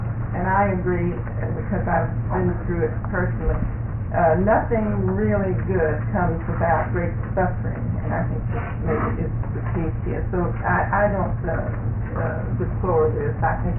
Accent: South Carolina, United States; and he's from Tennessee, and I'm from South Carolina, so I agree with him too

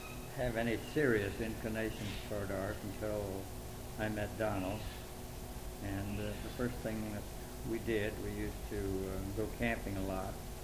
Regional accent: Ellensburg, Washington, United States; born there; I was born in Ellensburg, Washington, the 9th of April, 1900.

